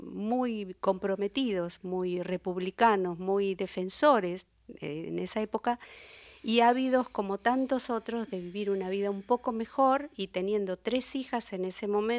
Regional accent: Spain; soy de Aries, además de española

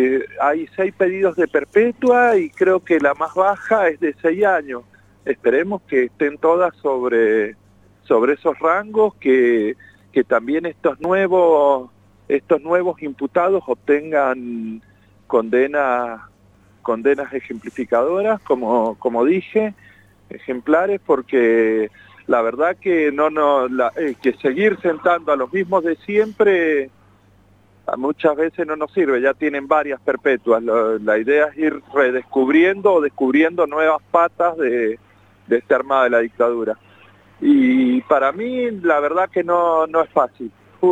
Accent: Mendoza, Argentina; yo también fui apropiado en Mendoza, así sí, que somos de Cuyo

